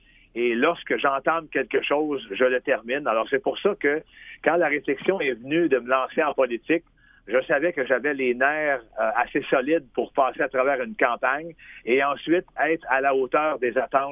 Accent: Val-d'Or, Quebec, Canada; born there; Je suis un modèle 67. Alors, je suis né à Val-d'Or fin des années 60. Mes parents aussi étaient de la région Val-d'Or.

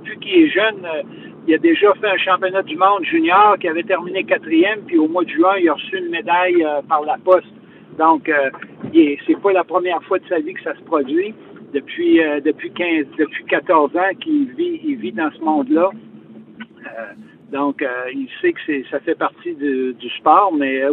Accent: Quebec, Canada; même si on est Québécois, on peut se battre avec les meilleurs au monde

